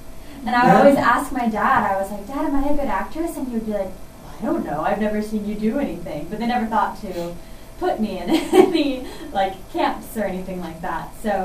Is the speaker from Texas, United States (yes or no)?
yes; Texas, United States; I am. I went to Lake Travis High School.